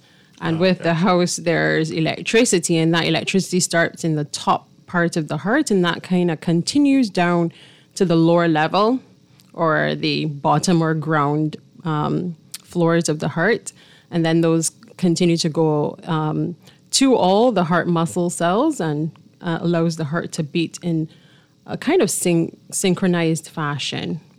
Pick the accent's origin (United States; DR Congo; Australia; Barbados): Barbados; So I was born in Barbados, grew up in a small area, which had no beach around it.